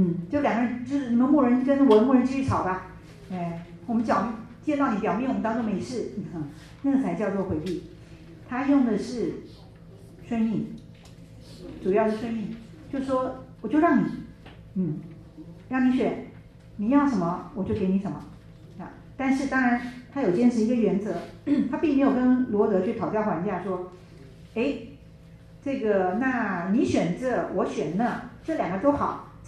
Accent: China; 这个跟我们中国人的文化是有点像，对不对，我们中国人不管儿女多大了

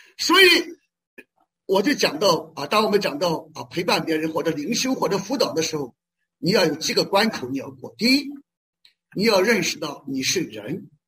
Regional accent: China; 我们来自大陆，习惯了阶级斗争、苦大仇深的人

